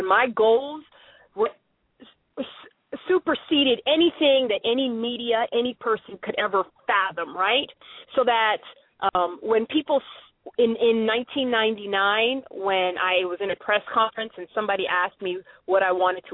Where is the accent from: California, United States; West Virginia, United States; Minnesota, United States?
California, United States; Los Angeles; born there; I was born in Los Angeles, and so I was a big Lakers fan